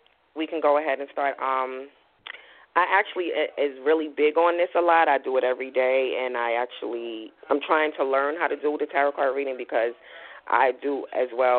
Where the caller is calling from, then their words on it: New York, United States; I'm calling from New York.